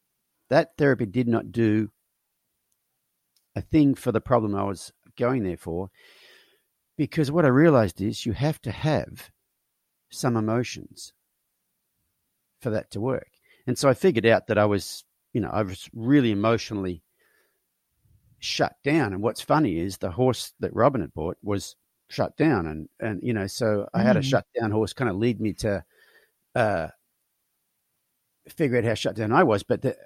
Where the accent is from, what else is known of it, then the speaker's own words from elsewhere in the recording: Australia; a male of my generation growing up in Australia, boys don't cry, boys don't show fear.